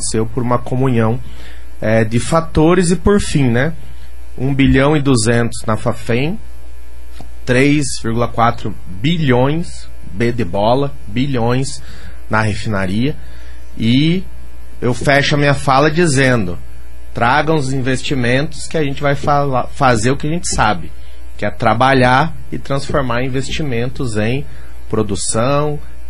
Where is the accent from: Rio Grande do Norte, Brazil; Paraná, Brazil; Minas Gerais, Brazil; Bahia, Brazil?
Paraná, Brazil; Curitiba; como curitibano que sou, como trabalhador da Petrobras há 18 anos que sou